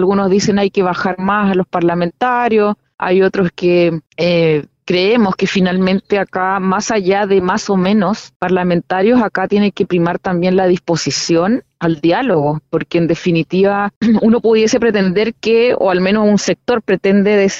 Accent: Magallanes, Chile; Yo vengo de la región de Magallanes

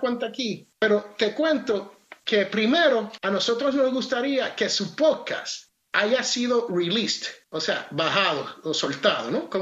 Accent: Jersey City, New Jersey, United States; Spanish is a second language; yo soy americano. Yo soy nacido en Jersey City, New Jersey, de padres puertorriqueños. Hablo el español patriao, matao.

